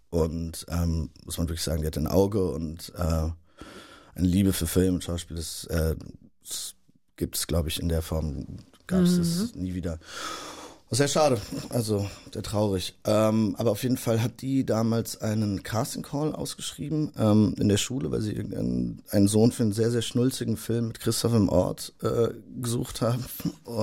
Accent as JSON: {"language": "German", "region": "Berlin", "country": "Germany", "tie": "born or raised there", "said": "Es erinnert mich voll an meine Jugend in Berlin."}